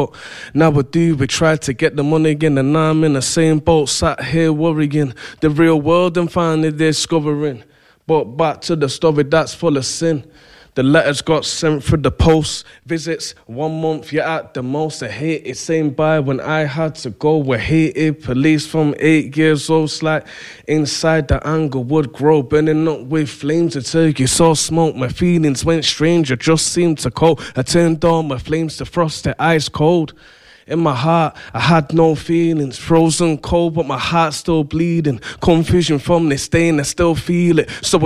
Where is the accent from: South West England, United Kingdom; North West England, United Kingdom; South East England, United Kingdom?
North West England, United Kingdom; Manchester; Yeah, I'm from Manchester. I'm 28.